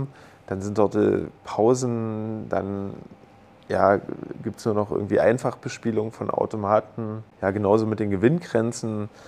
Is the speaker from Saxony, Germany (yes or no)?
yes; Görlitz, Saxony, Germany; aus Görlitz. Bin hier geboren auch. Jetzt mittlerweile 36 Jahre alt